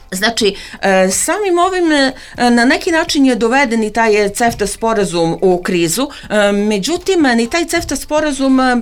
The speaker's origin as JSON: {"language": "Serbian", "country": "Kosovo", "tie": "born or raised there", "moved": "yes", "said": "Ja sam inače sa Kosova, rođena sam tamo, živala sam tamo do 99. godine"}